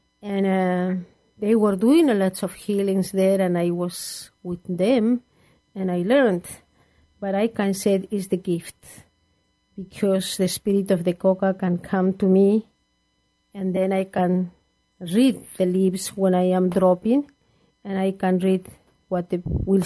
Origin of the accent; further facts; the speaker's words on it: Puno, Peru; I come from Peru. But the place where I come is around the Lake Titicaca.